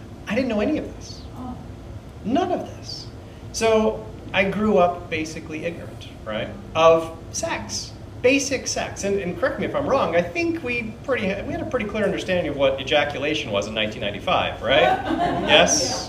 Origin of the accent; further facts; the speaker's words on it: Utah, United States; So I'm from Utah originally. Not surprisingly, I study Mormonism. I used to be Mormon, right?